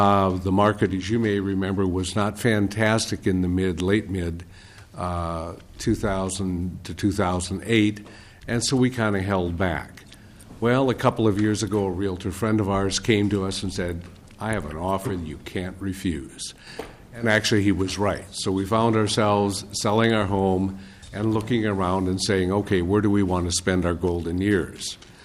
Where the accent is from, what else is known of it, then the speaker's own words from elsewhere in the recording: Minnesota, United States; I grew up in Minnesota and attended the University of Minnesota, where I completed my graduate and undergraduate degrees.